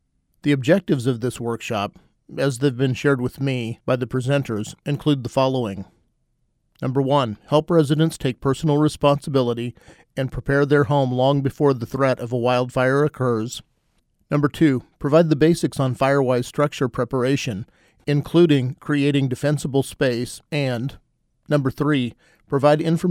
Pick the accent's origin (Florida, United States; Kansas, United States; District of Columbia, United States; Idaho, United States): Kansas, United States; my own view of fires during my youth growing up in Kansas were largely negative